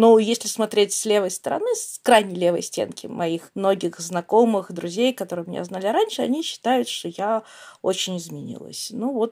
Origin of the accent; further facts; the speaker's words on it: Israel; когда училась в Израиле, училась в религиозной школе, которая принадлежала религиозному сионизму, Бней Акива движения.